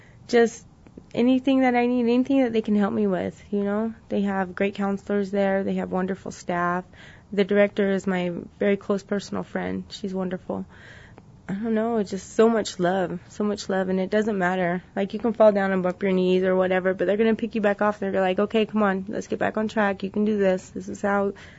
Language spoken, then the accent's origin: English; Missouri, United States; I'm from Missouri, and so, like, I wanted to go home, you know?